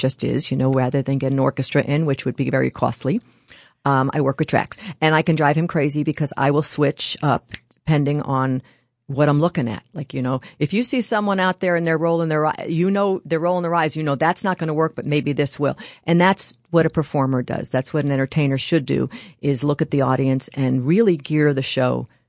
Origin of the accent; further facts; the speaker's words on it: New York, United States; I was raised here in the Catskill Mountains